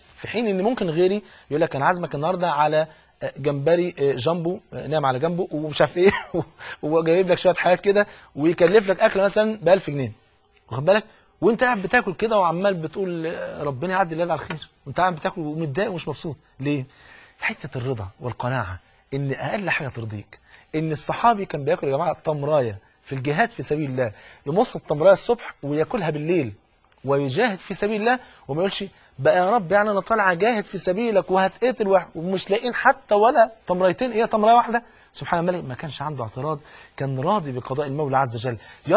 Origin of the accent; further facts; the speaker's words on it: Egypt; زي ما بيقولوا كده المثل البلد عندنا في مصر